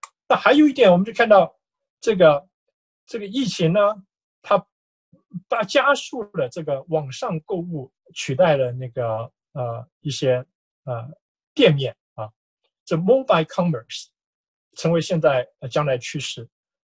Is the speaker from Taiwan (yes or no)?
yes; southern Taiwan, Taiwan; moved away as an adult; also born or lived in Taipei; now in United States; 后来我是在台湾南部长大的，后来到台北读书，这也是一个少数的这个群体啊。那后来到美国，当然是更是一个少数的族裔啊。